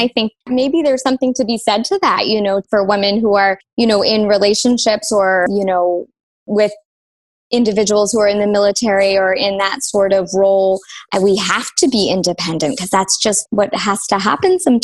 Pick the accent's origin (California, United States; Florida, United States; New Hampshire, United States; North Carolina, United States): New Hampshire, United States; Durham; also born or lived in Boston; now in Wells, United States; But I was born in Boston, but grew up in New Hampshire. So not too far away in Durham, about a half hour away where UNH is.